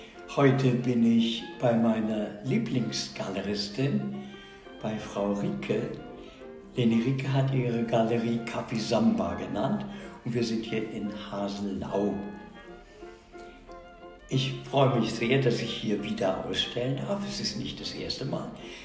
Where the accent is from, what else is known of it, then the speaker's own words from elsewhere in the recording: Bad Ems, Rhineland-Palatinate, Germany; Ich komme von der Lahn. Ich bin in Bad Ems aufgewachsen.